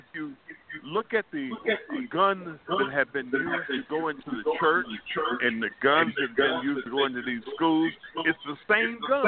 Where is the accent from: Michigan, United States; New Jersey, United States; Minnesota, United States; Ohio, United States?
Michigan, United States; now in Miami, United States; I remember growing up in Michigan where people that had psychological problems could go and get help, or we'd send them to get help in Ypsilanti.